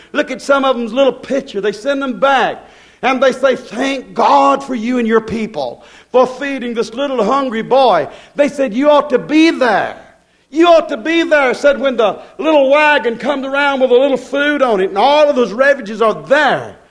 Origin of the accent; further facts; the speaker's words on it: United States; And I speak for America because I'm an American. I'm glad that I'm American.